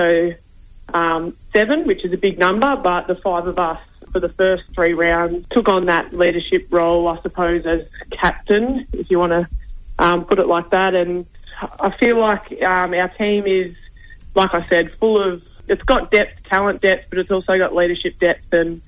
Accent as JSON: {"language": "English", "town": "Shepparton", "region": "Victoria", "country": "Australia", "tie": "born there", "said": "So I was born in Shepparton, Victoria, and moved to Bendigo for uni and played a little bit of footy there."}